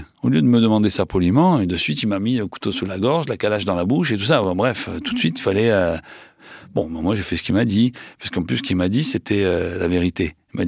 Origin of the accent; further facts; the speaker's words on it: Provence-Alpes-Côte d'Azur, France; accent: Marseille; alors l'accent, je suis désolé, hein, j'ai un accent marseillais